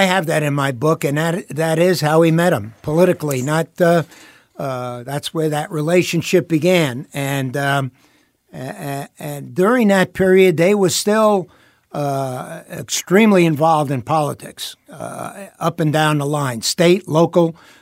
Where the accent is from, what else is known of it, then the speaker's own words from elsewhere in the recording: New York City, New York, United States; I was from New York City, so I knew about organized crime. They were in the neighborhood.